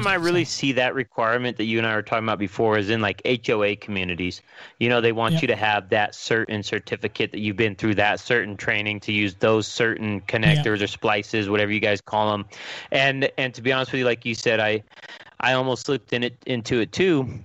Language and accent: English; Washington, United States; I'm actually from Washington State. That's why I still rock the Seahawks and support my local team up there in Washington.